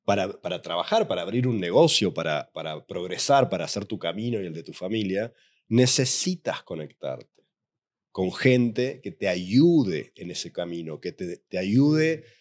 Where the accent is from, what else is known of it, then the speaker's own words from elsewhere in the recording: Argentina; Pero la confesión que les quiero hacer, chicos, es que soy argentino.